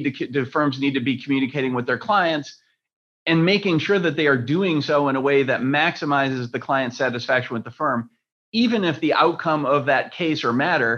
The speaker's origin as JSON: {"language": "English", "town": "Rochester", "region": "New York", "country": "United States", "tie": "born or raised there", "said": "I grew up in Rochester, which is the next city."}